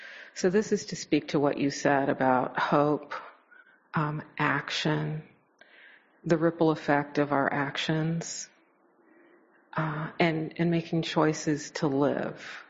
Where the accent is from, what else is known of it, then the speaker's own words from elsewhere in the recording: California, United States; I'm from Southern California, so I was living in an apartment in Venice